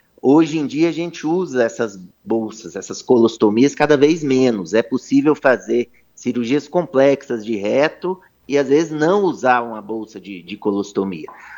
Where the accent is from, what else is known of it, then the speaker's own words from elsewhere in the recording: Belo Horizonte, Minas Gerais, Brazil; Aqui, eu sou de Minas Gerais, aqui em Belo Horizonte a gente tem um grupo muito forte